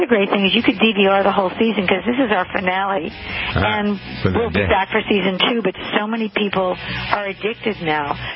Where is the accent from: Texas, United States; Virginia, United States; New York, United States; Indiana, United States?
New York, United States; Well, actually, I'm from New York, and I'm calling you from New York. New York is my home, and I grew up in New York.